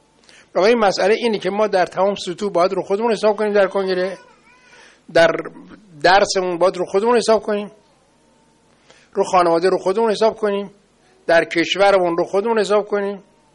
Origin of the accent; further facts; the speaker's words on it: Iran; چون من ایرانی هستم کسی قبول نداره